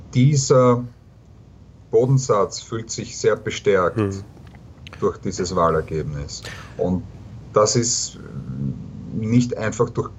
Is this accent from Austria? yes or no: yes; Austria; Also ich komme aus Österreich